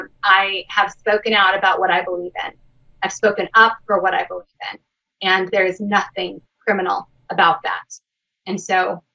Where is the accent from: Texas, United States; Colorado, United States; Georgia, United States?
Colorado, United States; That's the kind of strength we have in my hometown. That's the kind of strength we have in Colorado